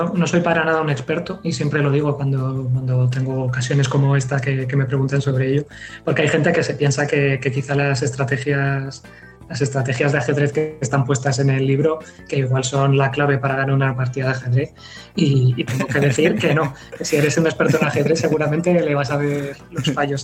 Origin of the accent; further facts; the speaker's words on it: Vigo, Galicia, Spain; yo soy de Vigo, vivo aquí en Vigo